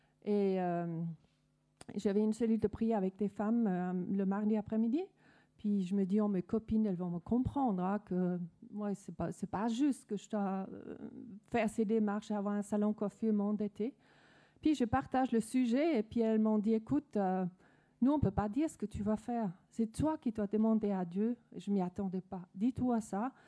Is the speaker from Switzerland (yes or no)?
no; Denmark; first language Danish; French is a second language; vous pouvez sûrement entendre de mon accent que je suis pas, ma langue maternelle n'est pas française, je suis danoise d'origine